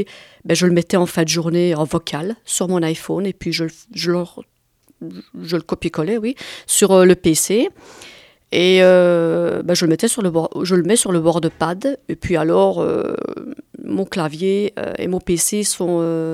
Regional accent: Belgium; Je suis belge d'origine italienne, Sicile, et j'ai 49 ans.

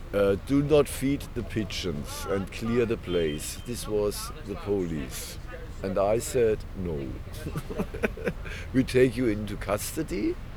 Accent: Germany; English is a second language; also born or lived in Bristol; Germany. Originally, I'm from Germany. I lived in Bristol 3 years, from 2012 to 2015. I have a son there.

